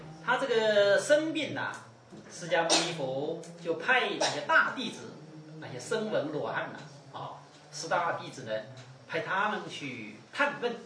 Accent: China; 这样呢很适合我们中国人学习啊

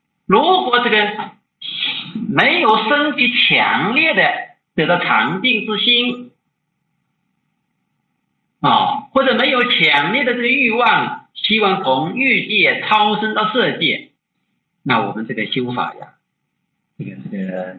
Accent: China; 我们中国人特别喜欢讲这个相生相克，特别喜欢讲阴阳

